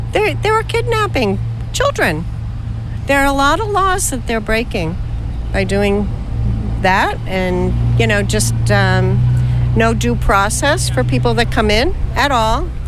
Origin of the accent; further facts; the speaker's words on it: Haverhill, Massachusetts, United States; I'm from Haverhill, Mass.